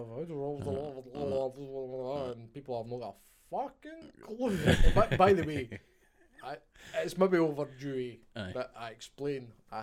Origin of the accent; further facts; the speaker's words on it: Scotland, United Kingdom; But the fact that we are Scottish